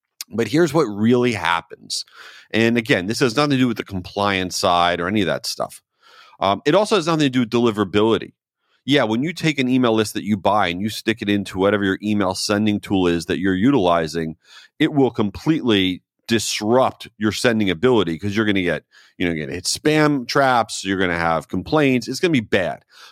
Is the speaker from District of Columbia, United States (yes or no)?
no; Jericho, New York, United States; moved away; That is very close to where I grew up in Jericho, Long Island. And you know, I've been living in Florida for over 30 years.